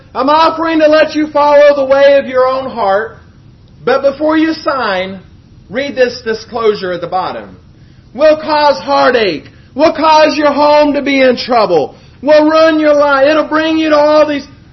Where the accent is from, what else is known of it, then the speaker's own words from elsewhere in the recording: United States; Well, I'm from America, so I thought, let's see what this is about.